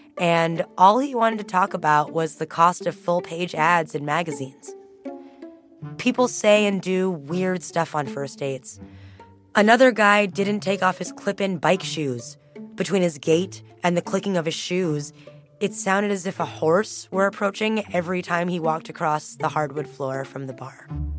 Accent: Los Angeles, California, United States; I mentioned that I'm from Los Angeles, and he asked about my ethnicity.

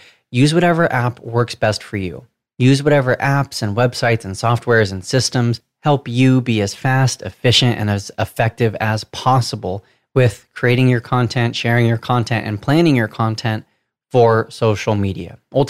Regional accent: California, United States; accent: Southern California; Sometimes I don't always trust the computer to accurately hear what I'm saying and decipher my Southern California accent.

